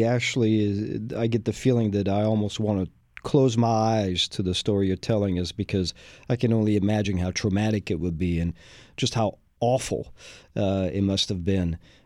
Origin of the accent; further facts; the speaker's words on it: France; English is a second language; moved away as an adult; now in United States; I am the Texan from France